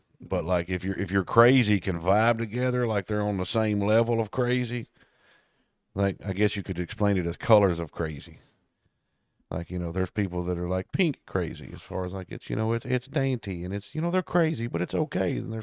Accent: Tennessee, United States; And I'm from Tennessee.

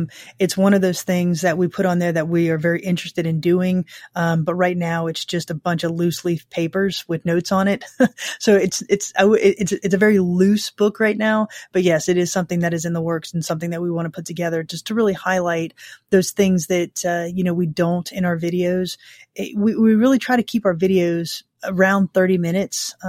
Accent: Ocala, Florida, United States; You know, I'm actually from Ocala, which is north of Orlando.

